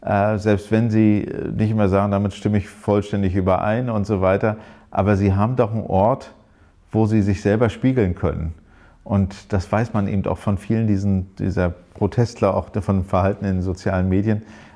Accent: Rostock, Mecklenburg-Vorpommern, Germany; wir hatten ja eine kleine Kirche zwischen dem Neubaugebiet Lüttenklein und Evershagen, wo ich aufgewachsen bin.

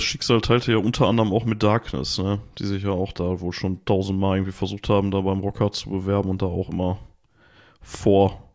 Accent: Gelsenkirchen, North Rhine-Westphalia, Germany; born there; obwohl ich ja eigentlich gebürtiger Gelsenkirchener bin.

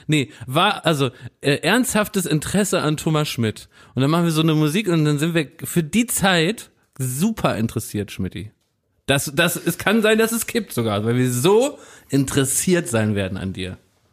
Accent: Berlin, Germany; weil ich bin aus Berlin-Wilmersdorf

